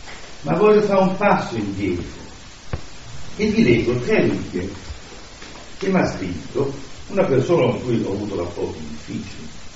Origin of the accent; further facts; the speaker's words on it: Milan, Lombardy, Italy; con una monotonia degna da buon milanese lombardo da fatto quarti, quale sono io